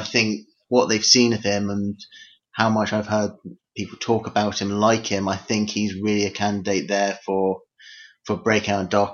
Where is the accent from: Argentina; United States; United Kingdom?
United Kingdom; But if I choose one, obviously being British, it should be Christian Wade.